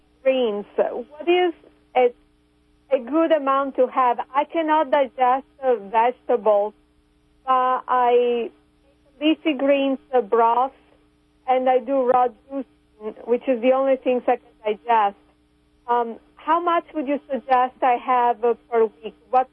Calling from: Kansas City, United States; from Kansas City.

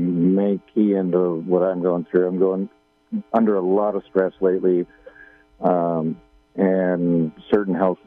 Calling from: Garberville, California, United States; Hey, I'm right here in Garberville

